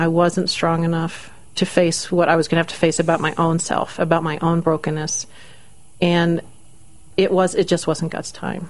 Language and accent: English; East Coast, United States; I grew up on the East Coast, and my mom's Italian, and she came over with my dad after the conclusion of World War II.